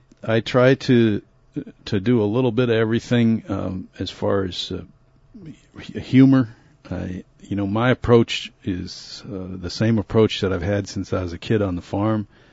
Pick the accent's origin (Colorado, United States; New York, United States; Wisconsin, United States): Wisconsin, United States; New Auburn; because I'm from New Auburn, Wisconsin? No, not at all. Matter of fact, when I moved back to New Auburn